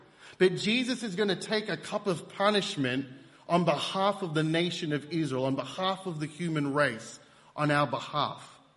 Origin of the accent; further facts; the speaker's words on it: Seychelles; Okay, we're from the Seychelles. It's this tropical islands in the middle of the Indian Ocean.